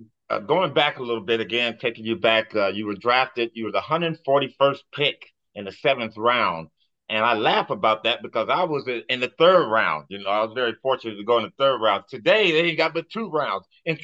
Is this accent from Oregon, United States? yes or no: no; Pasadena, California, United States; coming up in Pasadena, PHS